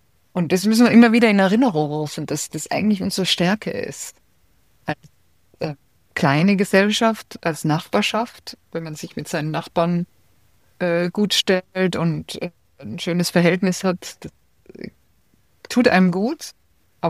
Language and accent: German; Austria; Ich bin in Österreich aufgewachsen, da gab es zwei Fernsehkanäle.